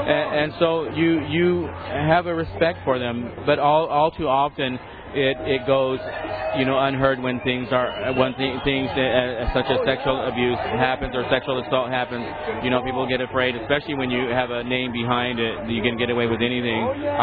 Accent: Oklahoma, United States; moved away; I'm a Kiowa. I'm from Oklahoma originally, but I've lived out here for a little over 16 years.

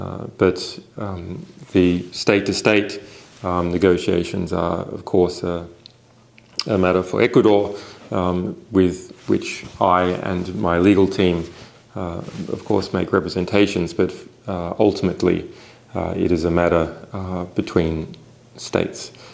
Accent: Australia; my home country Australia

